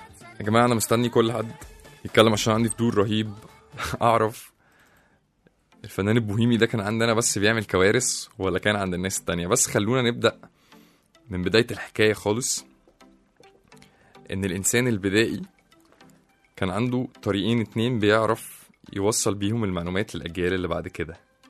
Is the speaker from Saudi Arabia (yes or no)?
no; Egypt; وإحنا كمصريين عملنا طفرة كبيرة قوي في مجال القلم والورقة ده